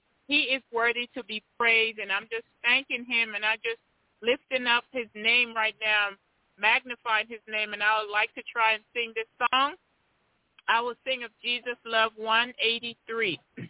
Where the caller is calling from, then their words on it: Tennessee, United States; I'm calling from Tennessee. It's raining here.